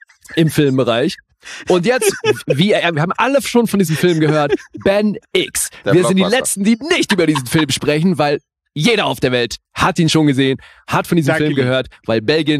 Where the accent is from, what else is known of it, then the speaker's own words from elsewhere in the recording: Switzerland; Ich bin Schweizer, nicht vergessen.